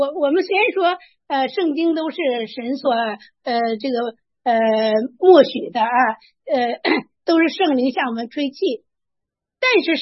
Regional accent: Luoyang, Henan, China; 我是来自洛阳啊，这个九朝古都，能数出来吗？

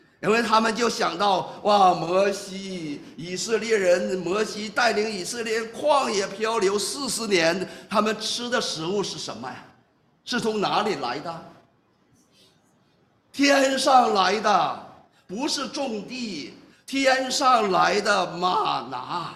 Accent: Northeast China, China; 我是东北人

